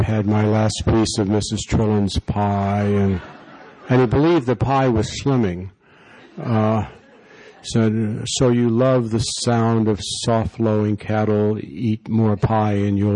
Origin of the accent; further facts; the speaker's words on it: Kansas City, Missouri, United States; And I'm from Kansas City, the former Gateway to the West, where we think of St. Louis as the exit from the East.